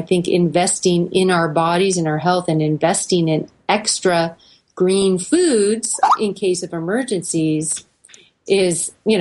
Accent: California, United States; We know now the Central Valley, I'm from California, and we're hearing it a lot

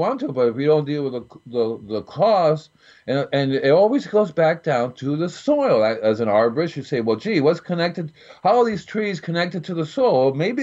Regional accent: Homestead, Florida, United States; So I'm from Florida, see? So from Florida, I started making compost early because it's really easy to do. I'm in South Florida and Homestead, right? My early youth

